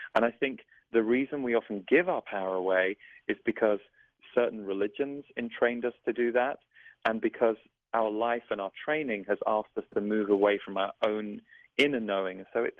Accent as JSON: {"language": "English", "country": "United Kingdom", "said": "I'm also British"}